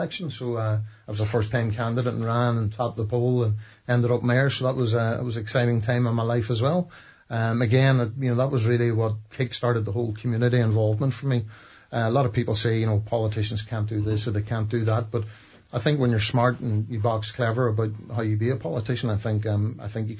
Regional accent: Buncrana, County Donegal, Ireland; moved away; Bonkrana is my hometown. I've lived abroad for quite some time. I love Bonkrana. I love Inishowen. Love Donegal. I'm a proud Irishman.

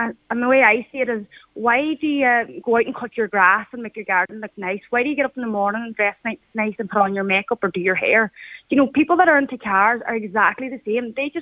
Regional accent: Convoy, Ulster, Ireland; so we're from Convoy. On Friday evening, we travelled to Letterkenny.

